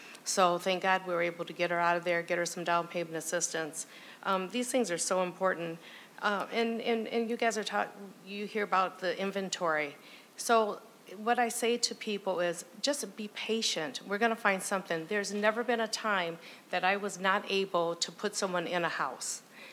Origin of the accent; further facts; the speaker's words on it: Minneapolis, Minnesota, United States; And I grew up in South Minneapolis in the Bryant Central neighborhood.